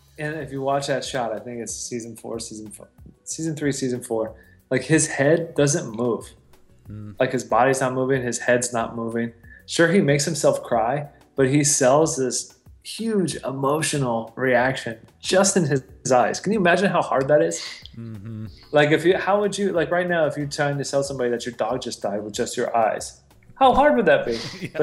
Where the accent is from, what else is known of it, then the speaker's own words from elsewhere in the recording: Ohio, United States; I'm from Ohio, so I'm like contrapposto.